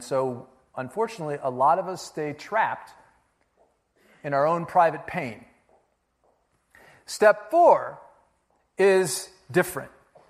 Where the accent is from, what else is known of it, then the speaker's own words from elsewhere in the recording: Chicago Heights, Illinois, United States; Like, I grew up poor in the South Side and grew up in Chicago Heights.